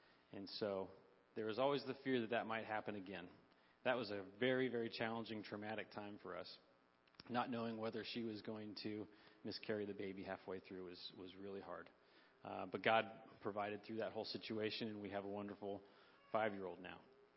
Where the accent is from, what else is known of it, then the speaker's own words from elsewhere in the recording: California, United States; we come from California. So all of our family's out on the West Coast.